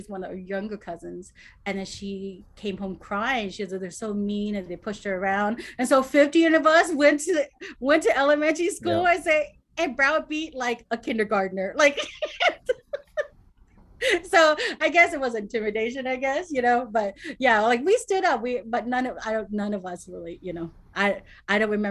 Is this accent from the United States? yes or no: yes; Cerritos, California, United States; I grew up in Cerritos.